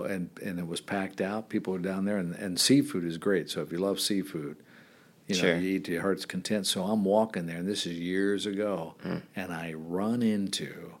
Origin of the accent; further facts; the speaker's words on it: Florida, United States; I'm a Florida boy. And and I grew up in Florida and so forth. Love Florida. Love the beach.